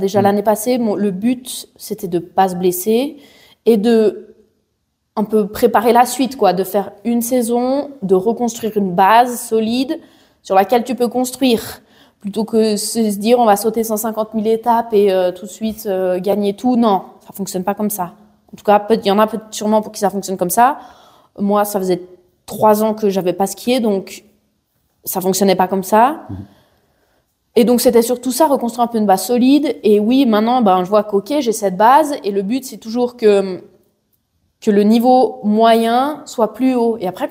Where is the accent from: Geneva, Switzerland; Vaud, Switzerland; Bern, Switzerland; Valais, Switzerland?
Geneva, Switzerland; je viens de Genève, quoi.